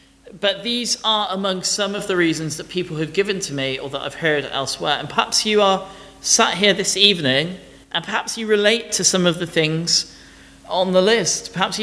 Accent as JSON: {"language": "English", "country": "United Kingdom", "said": "One person very strangely said because I'm British, as if British equals Christian."}